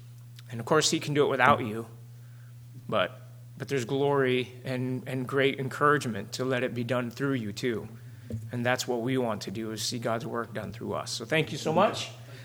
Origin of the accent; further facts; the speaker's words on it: Arizona, United States; through the church that I grew up in Arizona.